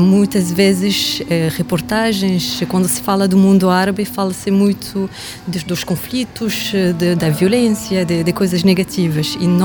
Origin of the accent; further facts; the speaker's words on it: Tunisia; now in Portugal; Eu cheguei aqui a Portugal há 6 anos e reparei logo que havia muitas semelhanças entre o mundo árabe, eu venho da Tunísia, e Portugal